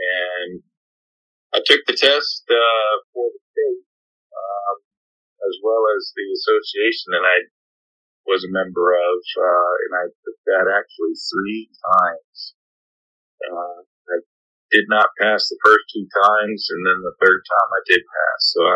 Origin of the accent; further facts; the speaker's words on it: Houston, Texas, United States; I grew up in Houston, and I've been living in Houston all my life, actually.